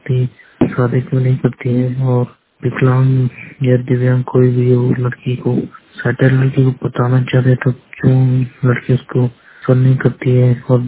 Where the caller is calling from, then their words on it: Chamoli, Uttarakhand, India; मैं जिला चमोली से बोल रहा हूँ। … मेरा गांव का नाम खुनाड़ा है।